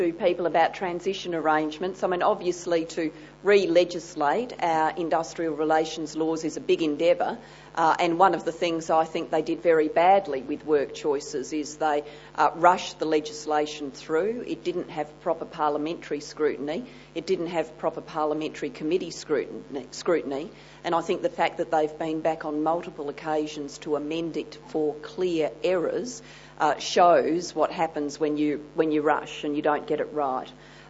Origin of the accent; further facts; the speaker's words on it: Victoria, Australia; Obviously, I'm from Victoria. There's a sizeable industry there